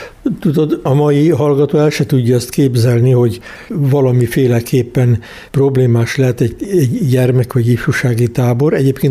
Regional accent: Transdanubia, Hungary; dunántúli ember vagyok, Gyütmöntnek számítottam Kecskeméten meg még jobban

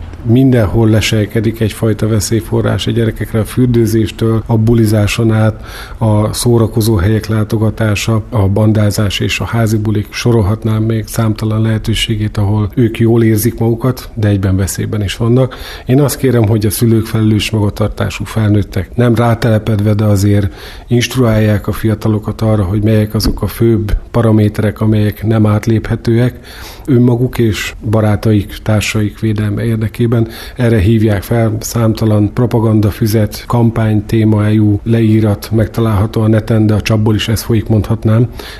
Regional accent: Kiskunfélegyháza, Bács-Kiskun, Hungary; Bár kiskunfélegyházi vagyok, ott élek családommal, a mindennapok léte az azért kiskunhalasivá is tesz, nem kis mértékben

